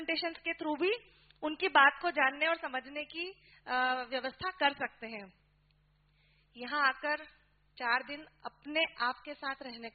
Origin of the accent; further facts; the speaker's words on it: Indore, Madhya Pradesh, India; मैं इंदौर से हूँ